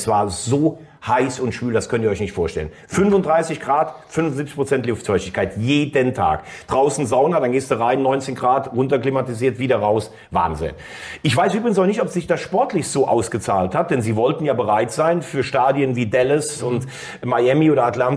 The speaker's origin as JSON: {"language": "German", "region": "Rhineland-Palatinate", "country": "Germany", "said": "Main oder Andernach, da wo ich herkomme."}